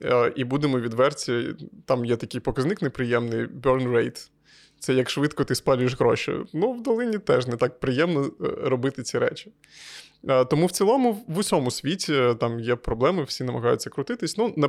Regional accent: Kyiv, Ukraine; Я з Києва

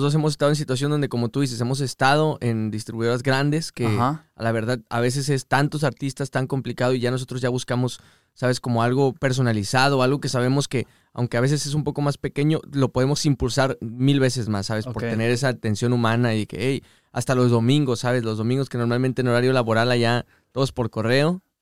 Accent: Tampico, Tamaulipas, Mexico; es local allá de donde yo soy.

